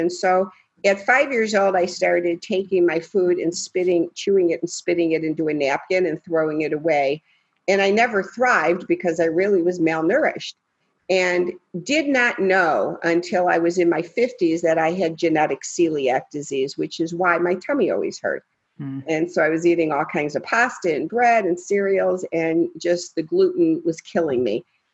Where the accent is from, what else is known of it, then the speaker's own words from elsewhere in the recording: Chicago, Illinois, United States; now in Branson, United States; I currently live in Branson, Missouri. I'm from the Chicagoland area